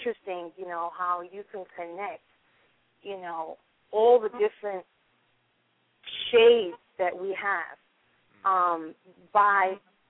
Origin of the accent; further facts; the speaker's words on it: New York, United States; Absolutely. Yeah, I'm from New York, too, so that was good.